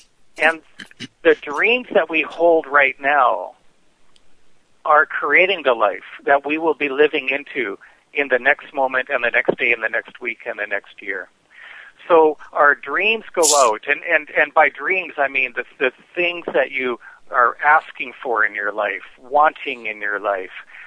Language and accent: English; the Prairies, Canada; I was brought up in the Canadian prairies, and so I like to say I'm a practical-minded kind of guy.